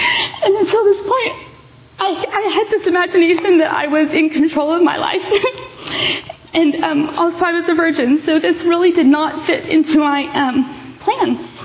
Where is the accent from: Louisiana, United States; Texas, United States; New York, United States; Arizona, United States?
Texas, United States; Dallas; born there; I was born in Dallas to two Christian parents.